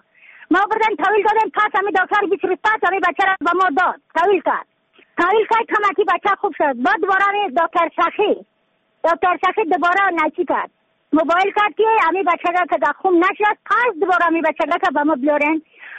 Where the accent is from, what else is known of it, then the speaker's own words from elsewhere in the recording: Badakhshan, Afghanistan; از بدخشان هستم، مرکز بدخشان، سوالی اقلی پایان، قیره وینگ،